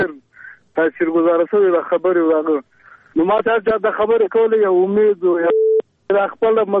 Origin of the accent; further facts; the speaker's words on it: Logar, Afghanistan; زه خپله د لوګر ولایت یم، کلی مو هملته ده.